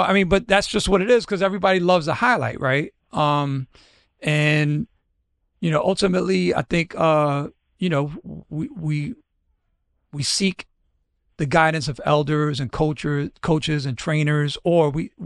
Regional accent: New York, United States; That's the conditioning that I had as a kid growing up in New York playing balls.

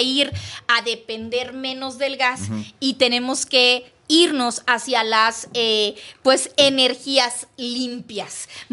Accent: Tampico, Tamaulipas, Mexico; Me encantaría que fueras a Tampico, que es mi ciudad natal.

